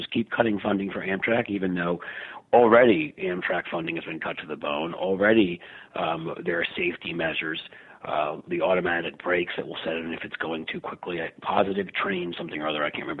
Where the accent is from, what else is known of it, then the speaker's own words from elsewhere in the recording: New York, United States; also born or lived in Philadelphia / Washington, D.C.; my entire life was basically growing up in New York, going to college in Philly, and living in Washington, D.C. for 8 years.